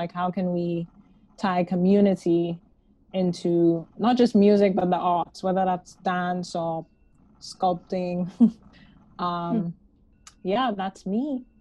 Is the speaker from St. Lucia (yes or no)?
yes; St. Lucia; I'm from St. Lucia, if nobody knows where that is. It's a place that exists.